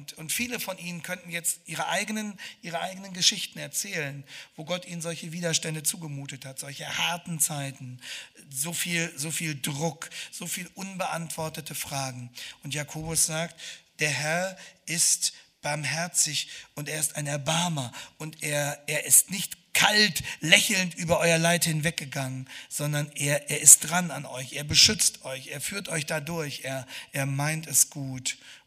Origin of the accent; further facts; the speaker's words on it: Hanover, Lower Saxony, Germany; ich komme aus Hannover und bin ein Fan von Hannover 96